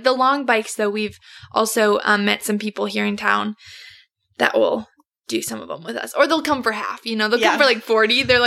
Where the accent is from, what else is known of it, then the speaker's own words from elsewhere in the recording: Tennessee, United States; But it actually, I felt very prepared because we're from Tennessee.